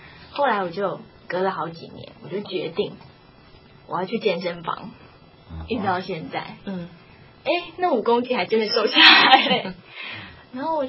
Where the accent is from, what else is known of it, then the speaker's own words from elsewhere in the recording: Dinghai, Zhejiang, China; 我的老家是浙江定海。